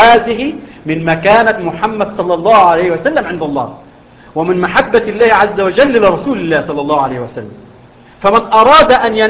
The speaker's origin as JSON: {"language": "Arabic", "country": "Egypt", "said": "إحنا عندنا في مصر يقول لك إيه؟"}